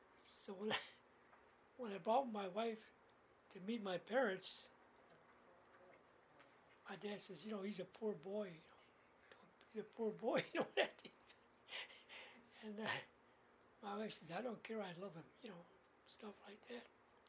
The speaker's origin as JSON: {"language": "English", "town": "Milwaukee", "region": "Wisconsin", "country": "United States", "tie": "born or raised there", "said": "I grew up in Milwaukee. I went to school at St. Augustine. I graduated there in 39."}